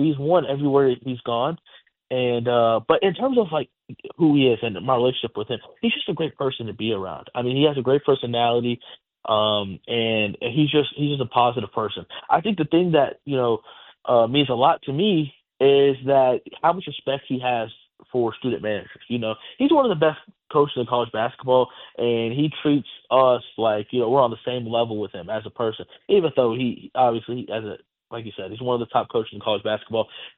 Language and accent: English; Lake Charles, Louisiana, United States; I'm from Lake Charles, Louisiana. So McNeese is the hometown school. I lived, grew up 5 minutes away from the campus. So that's where home is.